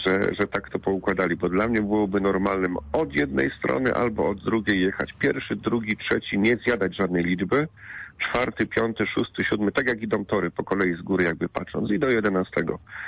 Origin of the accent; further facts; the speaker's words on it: Poznań, Greater Poland Voivodeship, Poland; born there; jestem z urodzenia poznaniakiem